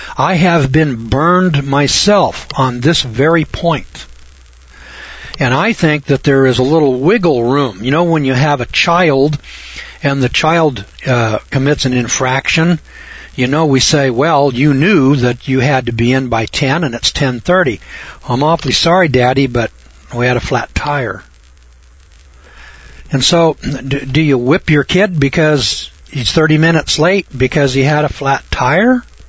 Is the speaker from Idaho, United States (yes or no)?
yes; Idaho, United States